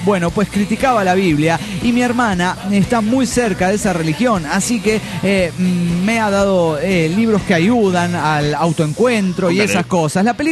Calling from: Zitácuaro, Michoacán, Mexico; de Zitácuaro, México.

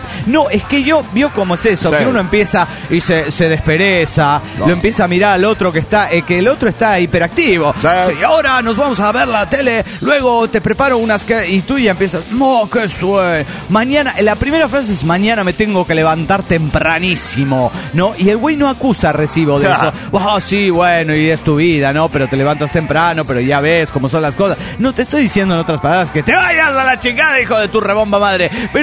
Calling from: Tuxtla Gutiérrez, Chiapas, Mexico; de Tuzla, de Chiapas, México.

